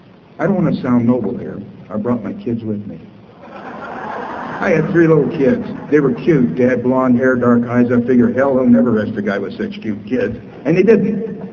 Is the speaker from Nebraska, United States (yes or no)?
yes; Lincoln, Nebraska, United States; I'm an alcoholic and I'm from Lincoln, Nebraska.